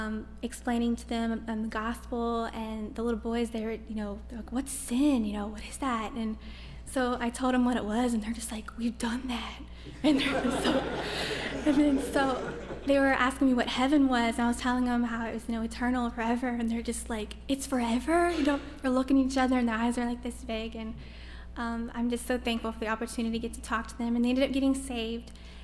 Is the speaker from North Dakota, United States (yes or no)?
no; Dunnellon, Florida, United States; I'm from Denellen, Florida, and this was my first soul winning marathon